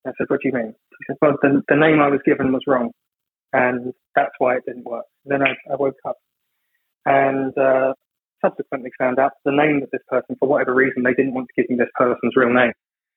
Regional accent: England, United Kingdom; for some reason I don't particularly get on with English girls. Being English, I know that's rather strange.

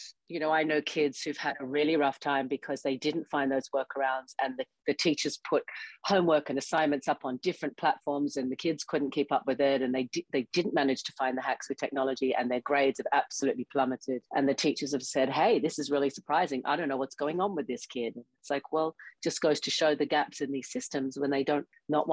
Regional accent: Australia; I grew up in Australia in the Australian school system

